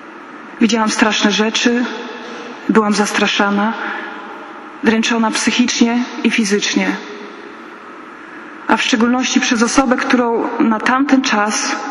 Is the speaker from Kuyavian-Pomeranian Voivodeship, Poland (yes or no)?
no; Białystok, Podlaskie Voivodeship, Poland; mam 23 lata i przyjechałam z Białegostoku.